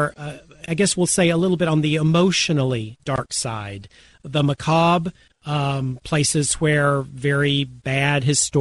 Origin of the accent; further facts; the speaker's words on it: the South, United States; Now, I'll confess, as a Southerner and talking about an event that happened well over 150 years ago